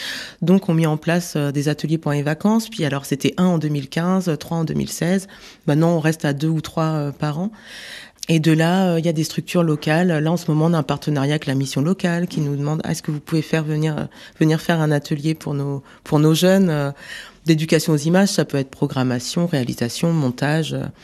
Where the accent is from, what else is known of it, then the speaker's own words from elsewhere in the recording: Centre-Val de Loire, France; Moi, j'ai grandi dans la Beauce, je suis née à Danonville, 2000 habitants dans le Loiret, enfin